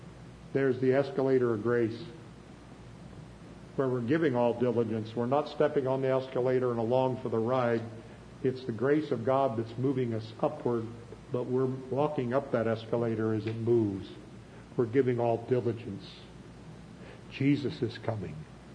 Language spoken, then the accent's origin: English; Ireland; I relate to that. I'm Irish